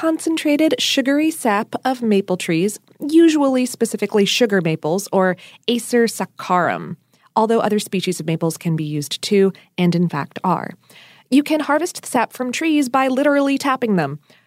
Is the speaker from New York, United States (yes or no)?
no; Ohio, United States; I was born in Ohio. Mm-hmm. I lived my early years in Ohio.